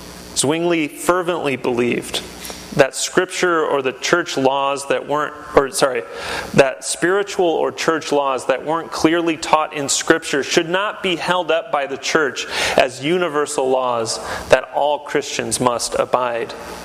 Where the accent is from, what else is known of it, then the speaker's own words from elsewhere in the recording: Michigan, United States; Growing up in Michigan, we didn't have a lot of good fish options.